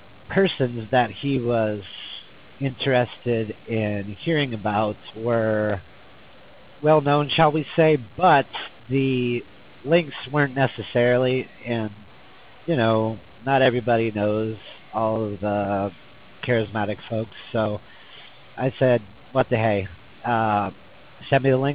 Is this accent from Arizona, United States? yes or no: yes; Tucson, Arizona, United States; I'm originally from Arizona, and I've lived out west for probably half my life. Grew up in Tucson. My dad grew up in Phoenix, so we were always visiting the grandparents there.